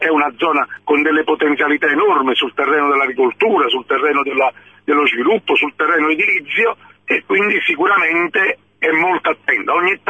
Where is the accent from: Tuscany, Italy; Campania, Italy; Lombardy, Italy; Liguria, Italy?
Campania, Italy; Eboli; dove insiste anche Eboli, il mio paese